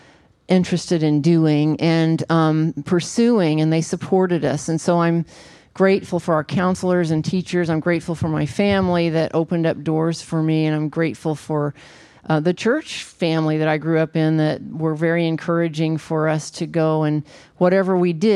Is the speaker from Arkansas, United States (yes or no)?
yes; Arkansas, United States; And so growing up in the Ozarks of northern Arkansas, we're surrounded by nature, mountains, which are really hills, and forests and valleys and lakes and rivers. And I grew up on a farm